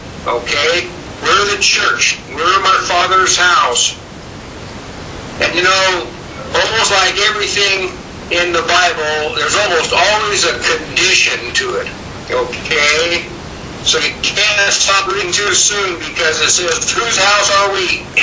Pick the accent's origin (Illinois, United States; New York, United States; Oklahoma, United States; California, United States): California, United States; from California.